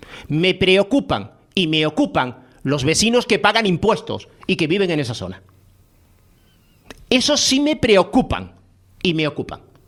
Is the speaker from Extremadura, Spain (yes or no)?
no; Puerto de la Cruz, Canary Islands, Spain; now in La Orotava, Spain; Pero yo soy portuense, vivo en La Orotava, pero soy hijo del Puerto de la Cruz.